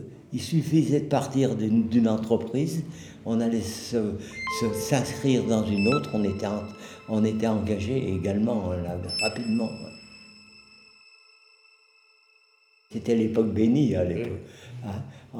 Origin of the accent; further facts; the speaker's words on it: Annecy, Auvergne-Rhône-Alpes, France; born there; accent: Savoyard; je vais avoir 91 ans cette année. Je parle comme à la Savoie. Hein. Ah ben, je suis né à Annecy.